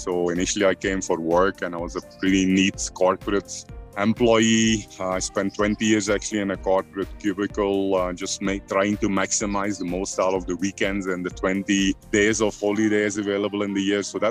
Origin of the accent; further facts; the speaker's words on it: Belgium; English is a second language; moved away as an adult; now in India; Yeah, so I was born and brought up in Belgium, in like the center of Western Europe, you can say. Raised there, finished my studies.